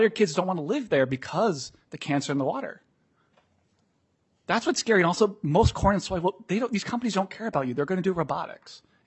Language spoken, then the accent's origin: English; Iowa, United States; Yeah, I mean, I'm from Iowa. I grew up in this. My parents keep a camper in northeast Iowa, or they did until recently.